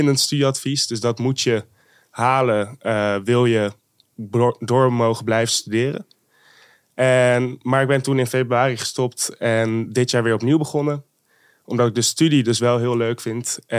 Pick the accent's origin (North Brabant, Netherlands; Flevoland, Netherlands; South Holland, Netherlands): South Holland, Netherlands; The Hague; Nou, ik kwam dus vanuit Den Haag hierheen.